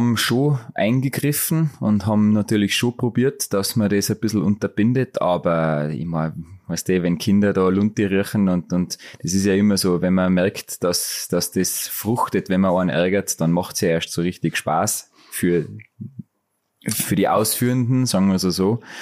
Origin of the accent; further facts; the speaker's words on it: Germany; in Neustift dagegen, da war es nicht leicht für mich als Deutscher.